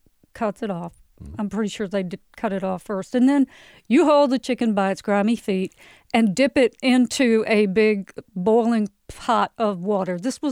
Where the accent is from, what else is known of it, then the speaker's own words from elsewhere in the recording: Durham, North Carolina, United States; North Durham. Well, it was, we were very working class.